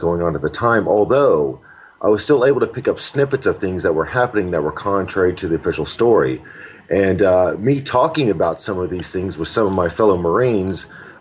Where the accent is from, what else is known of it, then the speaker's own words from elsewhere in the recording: Oklahoma City, Oklahoma, United States; No, I mean, I grew up in Oklahoma, in Oklahoma City. It's my hometown